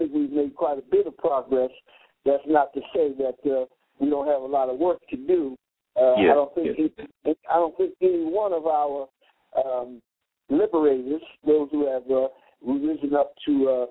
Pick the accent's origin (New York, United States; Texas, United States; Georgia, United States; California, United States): New York, United States; New York City; really almost like another planet for somebody like me, born and raised in New York City.